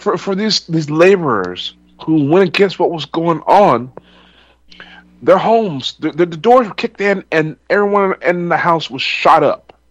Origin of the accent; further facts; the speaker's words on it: Texas, United States; I know what it's like being a Texan, and you have the border towns